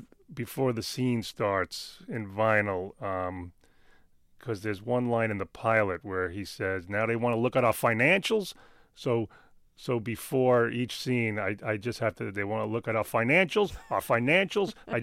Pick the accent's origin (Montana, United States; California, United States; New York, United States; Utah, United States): New York, United States; Queens; accent: New York; All my buddies, we grew up in Queens, and I still see them to this day.